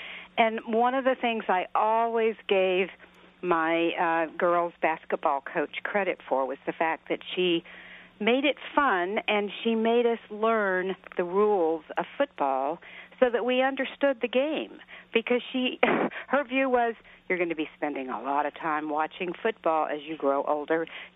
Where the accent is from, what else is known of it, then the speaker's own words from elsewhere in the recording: the South, United States; I grew up in the South when girls only played half-court basketball